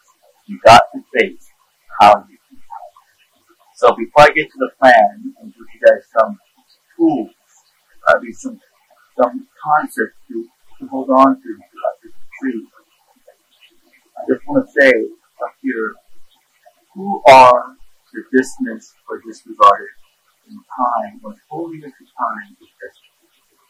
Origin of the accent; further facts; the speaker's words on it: South Korea; English is a second language; moved away; You know, when I was growing up in South Korea, I never saw a homeless person, by the way.